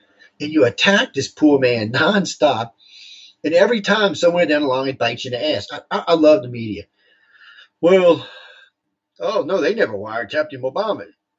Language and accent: English; United States; Yeah, I'm a mutt. There ain't even no doubt. But I'm an American.